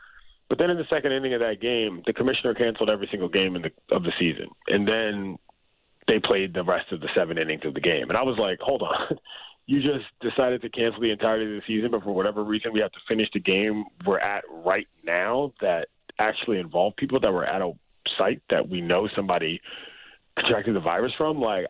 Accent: United States; I mean, I'm black. I grew up in America.

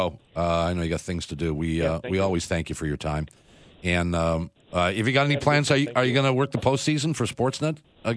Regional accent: Columbus, Ohio, United States; born there; I'm a Buckeye. I was born there.

